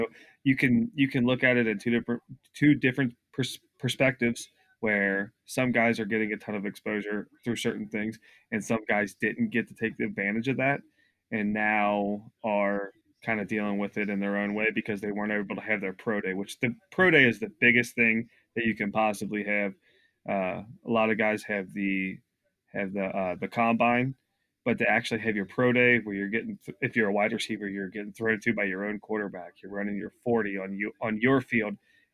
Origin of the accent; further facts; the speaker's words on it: Cincinnati, Ohio, United States; One being, since we're from Cincinnati, the tight end from UC